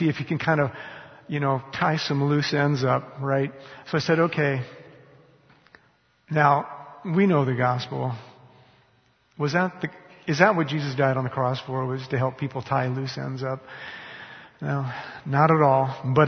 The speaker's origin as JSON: {"language": "English", "country": "United States", "tie": "born or raised there", "said": "I mean, I grew up in America in the 1960s, and what else were you, you know?"}